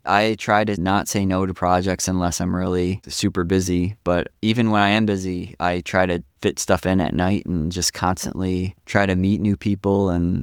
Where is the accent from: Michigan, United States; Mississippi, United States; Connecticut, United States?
Michigan, United States; moved away as an adult; now in New York City, United States; I grew up outside Detroit, and I don't think my career in sound would have went far staying in Detroit. I went to New York City.